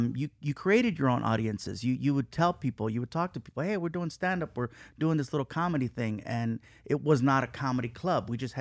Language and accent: English; Long Beach, California, United States; also born or lived in San Diego; No. Well, I was born in San Diego, but I grew up in Long Beach. So I started in Long Beach.